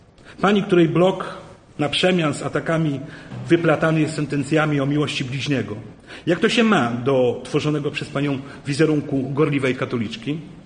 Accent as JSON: {"language": "Polish", "town": "Wieluń", "region": "Łódź Voivodeship", "country": "Poland", "tie": "born or raised there", "said": "Mieszkam od urodzenia w Wieluniu, szanowni państwo. Tutaj się wychowałem i tu przez lata poznawałem każdy kąt i historię mojego miasta."}